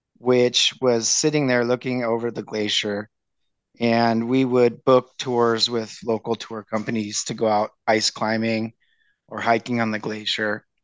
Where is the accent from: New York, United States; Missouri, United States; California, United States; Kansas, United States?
California, United States; After the summer of 2007, I drove my car back to California. I grew up near Los Angeles.